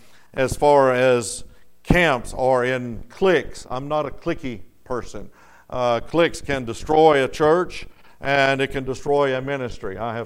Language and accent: English; Pensacola, Florida, United States; and we're from Pensacola, Florida, and we're so glad to be here.